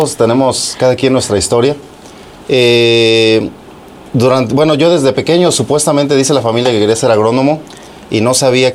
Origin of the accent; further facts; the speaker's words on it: Oaxaca, Mexico; Yo soy del estado de Oaxaca, de la región que está pegada a Puebla. Comercialmente, nosotros dependemos mucho de Puebla, al grado de que nosotros comemos más el mole poblano que el mole oaxaqueño.